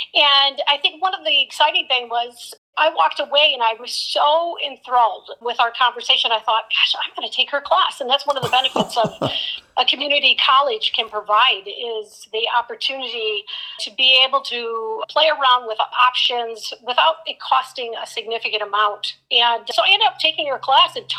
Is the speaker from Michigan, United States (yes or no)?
yes; Carson City, Michigan, United States; And, you know, I grew up in Carson City, just north of Lansing.